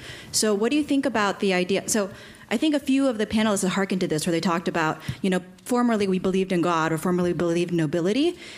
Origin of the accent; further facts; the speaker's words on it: United States; now in London, United Kingdom; I'm an American, I'm here in London, you know, people are way more global.